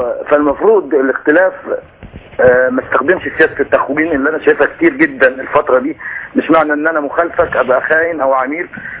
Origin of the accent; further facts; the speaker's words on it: Hurghada, Red Sea Governorate, Egypt; من الغردقه.